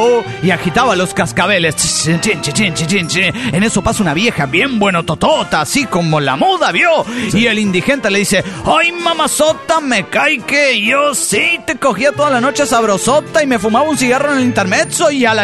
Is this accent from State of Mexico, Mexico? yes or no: yes; Tultitlán, State of Mexico, Mexico; de Tutitlán, eso de México, México.